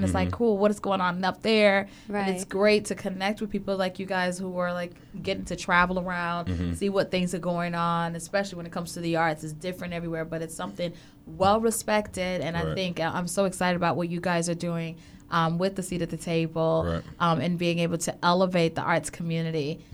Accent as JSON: {"language": "English", "region": "New Jersey", "country": "United States", "tie": "born or raised there", "said": "Yeah, I'm a Jersey girl. So, like, one of the things I grew up right outside of New York."}